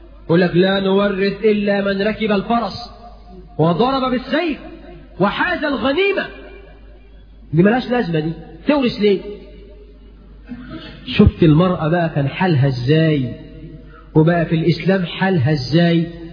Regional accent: Egypt

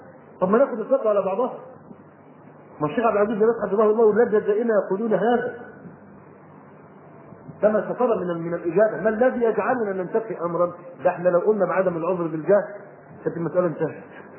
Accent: Egypt; رجل عندنا في مصر في قرية من القرى

